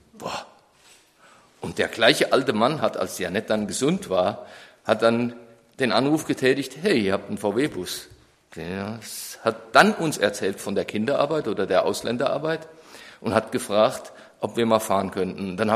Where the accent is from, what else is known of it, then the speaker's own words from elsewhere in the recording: Gladenbach, Hesse, Germany; Ich schon als Kind in Gladenbach, wo er bekannt war, meinen Eltern, meinem Elternhaus